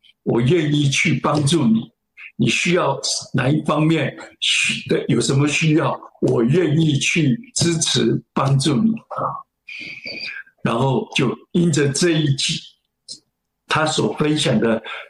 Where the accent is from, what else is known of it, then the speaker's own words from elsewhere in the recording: China; 那我们自己是中国人